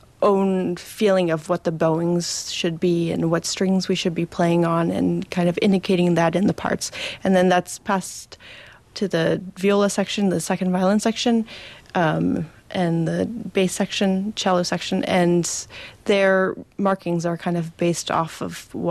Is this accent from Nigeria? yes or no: no; Vancouver, British Columbia, Canada; I was able to play concertmaster of my youth orchestra when I was young, growing up in Vancouver